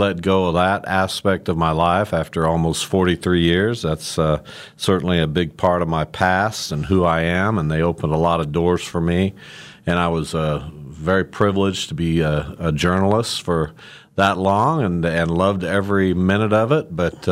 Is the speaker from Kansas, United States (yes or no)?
yes; Derby, Kansas, United States; I grew up in Derby. I moved there with my family when I was 2 years old and graduated from Derby High School in 1973 and loved that community, loved its small-town nature at the time.